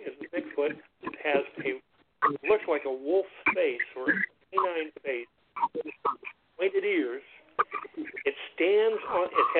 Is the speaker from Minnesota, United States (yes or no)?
yes; Minnesota, United States; In Minnesota, I'm from Minnesota originally, but in Minnesota, right around where my family lives